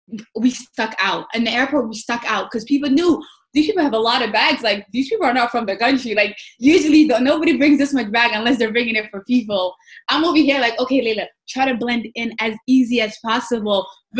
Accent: United States; my Somali, you know, because I grew up in America, my Somali isn't as, you know, as good as it should be. When I speak, a lot of people can tell that I grew up in the States because my Somali isn't as dense

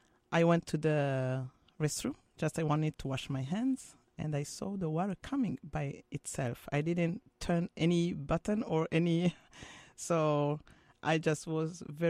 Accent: Burundi; first language Kirundi; English is a second language; Yeah, we speak Kirundi, actually. That's our native language. And we speak Swahili and French.

